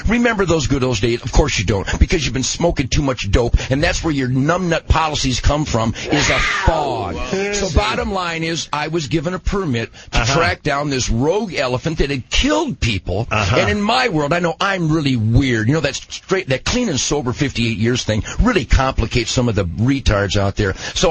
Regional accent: Detroit, Michigan, United States; I'm from Detroit, and I reek of all things funk, brother.

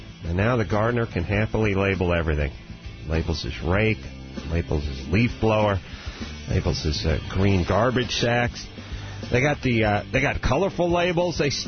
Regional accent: North Hollywood, California, United States; Yeah, I'm from North Hollywood.

